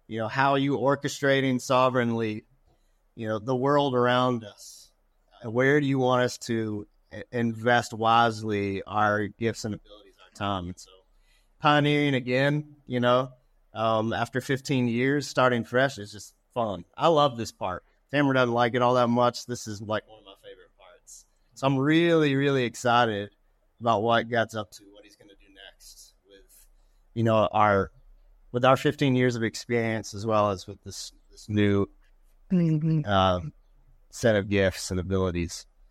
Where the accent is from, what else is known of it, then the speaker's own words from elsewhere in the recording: United States; I had from all my years lived growing up in the States.